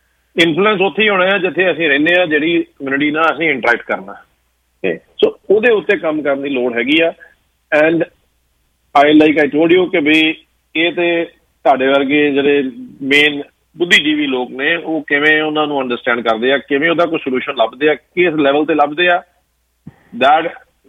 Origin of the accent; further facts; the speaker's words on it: Punjab, India; ਮੇਰਾ ਪਿੰਡ 3 ਕਿਲੋਮੀਟਰ ਜਿਹੜਾ ਦੂਰ ਹੈਗਾ ਸਿਰਫ ਕਾਦੀਆਂ ਤੋਂ